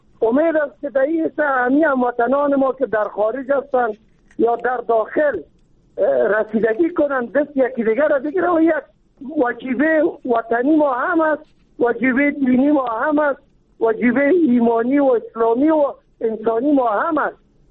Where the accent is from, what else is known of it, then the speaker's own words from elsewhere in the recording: Kabul, Afghanistan; ما چون خود از کابل هستیم